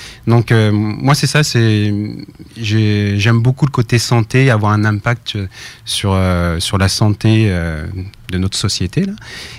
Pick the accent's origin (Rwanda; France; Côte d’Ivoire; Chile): France; Paris, Île-de-France; Donc, je viens de France, de Paris, plus exactement.